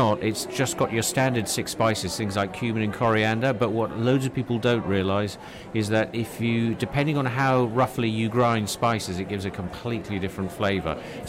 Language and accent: English; Singapore; moved away; I grew up in the Far East. I went to the Anglo-Chinese school in Singapore. I was the Anglo, along with my younger brother, and everyone else was Chinese.